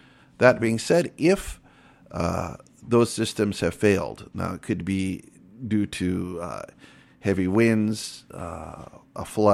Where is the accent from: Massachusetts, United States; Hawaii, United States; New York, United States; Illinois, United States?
Hawaii, United States; Honolulu; now in Japan; I am from Honolulu, Hawaii. I have been living in Japan for a while now.